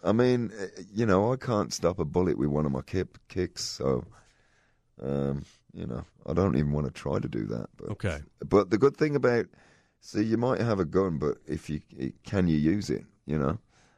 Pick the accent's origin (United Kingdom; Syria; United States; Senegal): United Kingdom; Birmingham, West Midlands; I'm from a little place called King Standing in Birmingham.